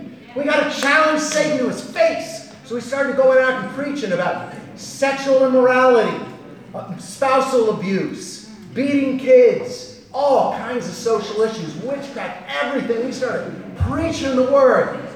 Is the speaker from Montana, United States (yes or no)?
yes; Montana, United States; Have you noticed I'm white? Africa, have you noticed? I'm wearing cowboy boots. I'm from Montana.